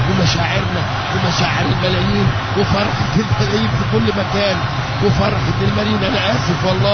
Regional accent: Egypt; هتنفجر عشان مصر، بلدنا مصر، حبنا مصر، حياتنا مصر

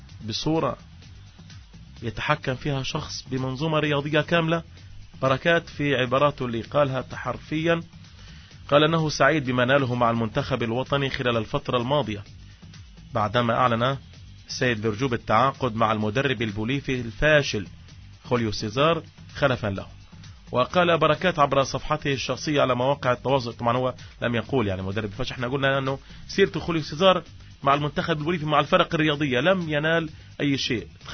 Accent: Palestine

